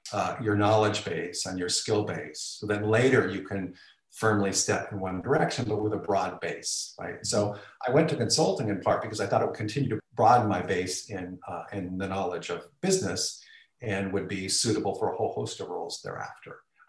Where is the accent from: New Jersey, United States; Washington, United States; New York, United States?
Washington, United States; Seattle; And the closest McKinsey office to my hometown of Seattle was San Francisco.